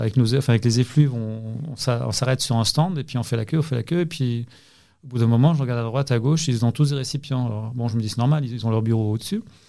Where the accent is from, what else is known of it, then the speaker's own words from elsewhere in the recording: Grand Est, France; Alors, moi, je suis un Alsacien pur souche